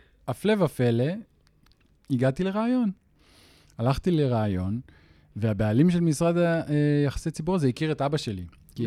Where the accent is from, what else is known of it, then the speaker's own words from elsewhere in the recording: Ra'anana, Central District, Israel; אני יליד רעננה, גרתי אז ברעננה